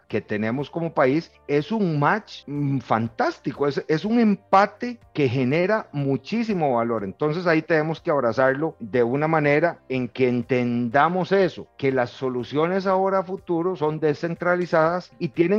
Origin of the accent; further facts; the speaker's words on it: Costa Rica; Tenemos que lograr dar un paso como costarricenses y entender todos los sectores